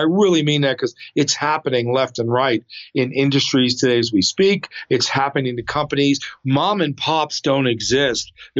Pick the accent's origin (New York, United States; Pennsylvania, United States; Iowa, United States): New York, United States; I grew up in New York.